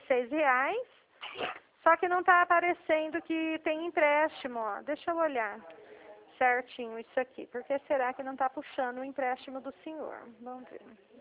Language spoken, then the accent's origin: Portuguese; Dracena, São Paulo, Brazil; Eu sou aqui de Dracena, eu tô bem pertinho do senhor.